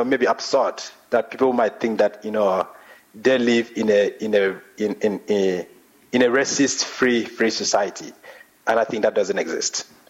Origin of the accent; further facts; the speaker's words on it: Nigeria; now in South Africa; I'm Nigerian, living in South Africa.